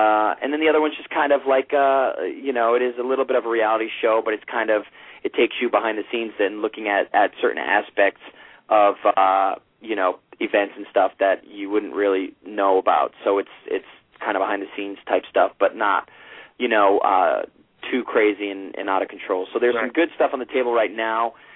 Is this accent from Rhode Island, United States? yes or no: yes; Rumford, Rhode Island, United States; I mean, I'm from Rumford, Rhode Island, this little town in Rhode Island.